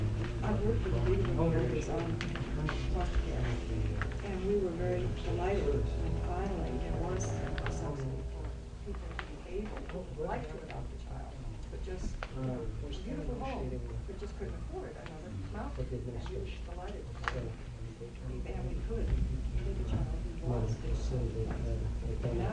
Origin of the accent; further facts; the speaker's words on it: Fairbanks, Alaska, United States; from Fairbanks.